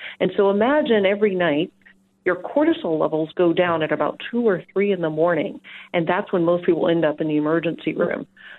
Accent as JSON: {"language": "English", "town": "Austin", "region": "Texas", "country": "United States", "said": "So I come to this authentically from Austin, Texas"}